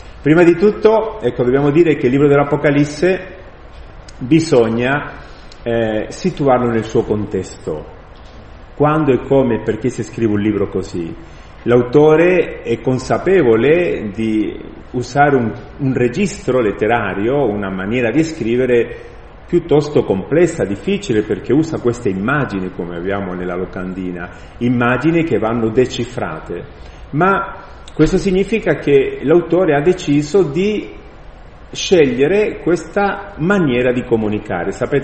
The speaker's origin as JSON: {"language": "Italian", "town": "Montefano", "region": "Marche", "country": "Italy", "said": "che vengo da Montefano delle Marche"}